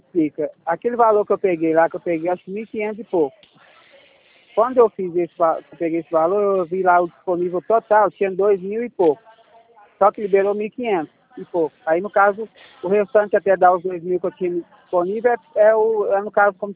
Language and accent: Portuguese; Barbacena, Minas Gerais, Brazil; Eu trabalho em São João, só que eu sou de Barbacena.